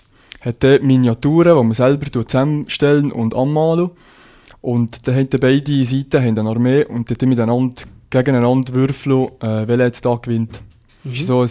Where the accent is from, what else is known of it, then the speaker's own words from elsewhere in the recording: Switzerland; Und wir als Schweizer kennen